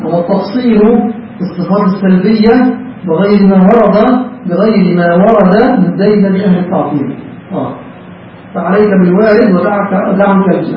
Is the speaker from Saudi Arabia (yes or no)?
no; Egypt